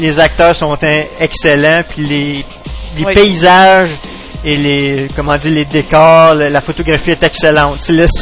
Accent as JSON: {"language": "French", "region": "Quebec", "country": "Canada", "said": "on s'attendait tous à un film qui allait nous représenter en tant que Québécois, montrer nos origines"}